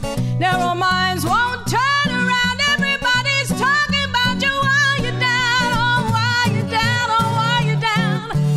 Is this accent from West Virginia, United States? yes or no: yes; Wheeling, West Virginia, United States; I grew up in Wheeling, West Virginia, which is not exactly a hotbed of activity, and I couldn't wait to get out of there.